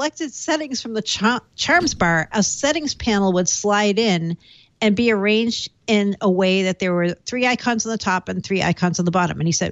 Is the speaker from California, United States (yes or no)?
no; Framingham, Massachusetts, United States; Jack's Abbey from Framingham, Massachusetts, my hometown.